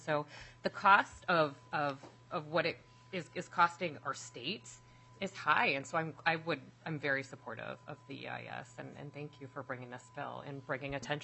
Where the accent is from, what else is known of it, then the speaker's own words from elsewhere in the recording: Edina, Minnesota, United States; I'm from Edina. I represent Edina. Obviously, we have no farms in Edina